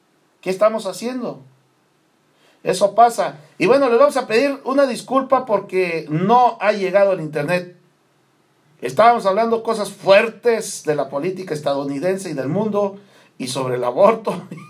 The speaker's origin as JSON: {"language": "Spanish", "country": "Mexico", "said": "pues voy a poner el ejemplo de mi país porque soy mexicano"}